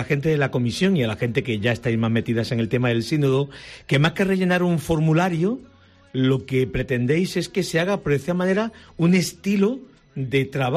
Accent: Adra, Andalusia, Spain; En cada parroquia, en Vélez Blanco o en Adra, que es mi pueblo, están esos materiales

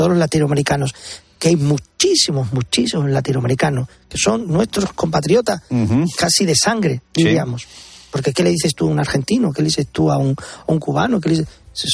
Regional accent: Andalusia, Spain; yo como andaluz

